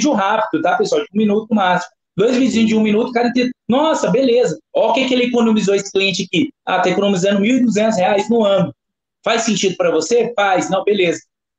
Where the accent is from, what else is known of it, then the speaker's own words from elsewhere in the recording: Ituiutaba, Minas Gerais, Brazil; Hoje eu sou de Ituiutaba, né? Eu sou nascido e criado em Ituiutaba.